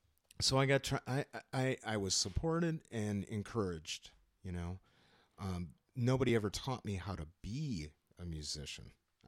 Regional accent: Marquette, Michigan, United States; I grew up in Upper Michigan, the Upper Peninsula in Marquette, Michigan. This is a small college town, the largest town in the UP.

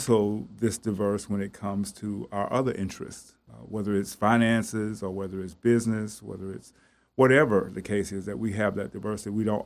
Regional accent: Chattanooga, Tennessee, United States; also born or lived in Connecticut / Birmingham, Alabama / South Carolina; And I have to speak about Chattanooga because this is my hometown and I know it best. And I've been other places. I've lived in Connecticut and Birmingham and South Carolina, and I always come home

